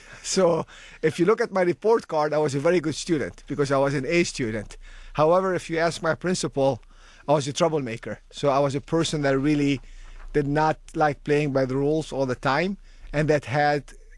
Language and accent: English; Tripoli, North Governorate, Lebanon; English is a second language; So I grew up in a relatively small city, second city in Lebanon called Tripoli, to a dad who's a dentist and mom who was a very hardworking housewife, and spent the first 16 or 17 years of my life in that city